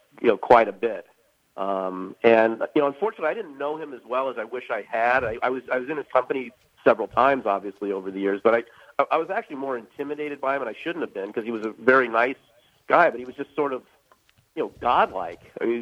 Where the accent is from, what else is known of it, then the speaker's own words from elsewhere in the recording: California, United States; I grew up in Southern California